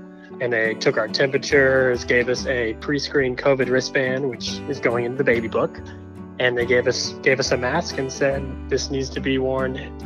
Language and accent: English; Plano, Texas, United States; from Plano, Texas.